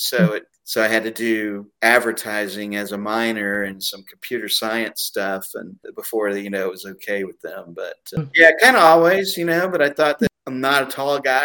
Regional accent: Houston, Texas, United States; I grew up in the Houston area

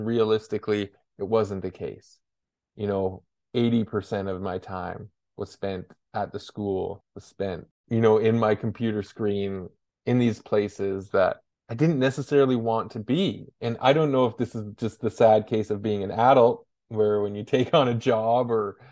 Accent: Burns Lake, British Columbia, Canada; I go back to being growing up in Burns Lake and being a school teacher in Burns Lake.

